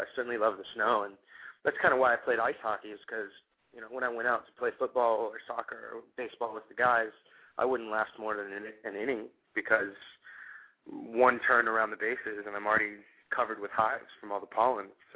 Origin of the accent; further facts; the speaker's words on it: McLean, Virginia, United States; I grew up in McLean, Virginia, and I have some friends back there I'd really like to see.